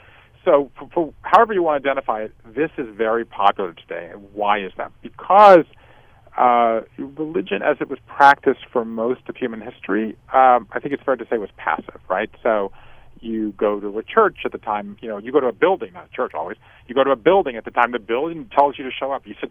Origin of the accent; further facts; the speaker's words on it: Savannah, Georgia, United States; Well, I grew up in Savannah, Georgia, five generations of Jews in Savannah